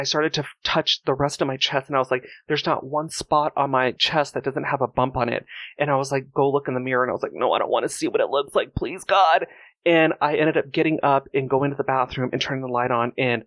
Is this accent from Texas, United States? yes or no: no; Palmdale, California, United States; also born or lived in San Fernando Valley; Yeah, I was born and raised in the Valley, but my dad and my grandmother, which is his mother, lived in Palmdale. And so I grew up out there.